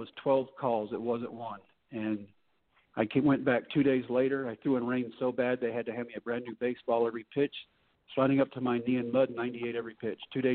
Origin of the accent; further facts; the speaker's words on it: Texas, United States; I get to Tampa in September, and we're playing the Rangers in Arlington. So I'm back in my home state, haven't seen my kids in 3 months.